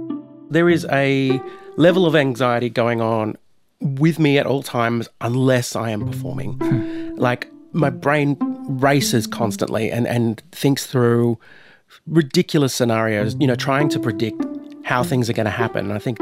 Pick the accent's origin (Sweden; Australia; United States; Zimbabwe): Australia; I am an Australian comedian.